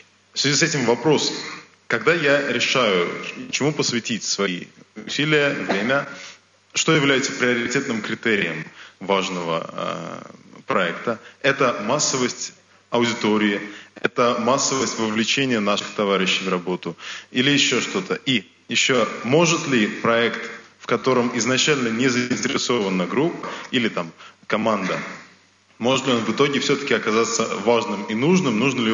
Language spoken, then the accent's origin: Russian; Russia; я из России.